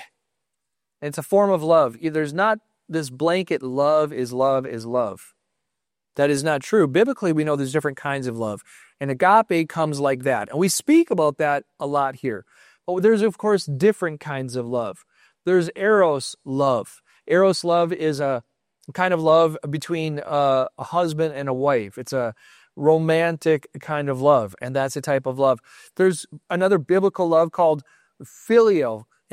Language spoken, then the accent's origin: English; United States; I'm an American, and that's the way it goes. We smile here.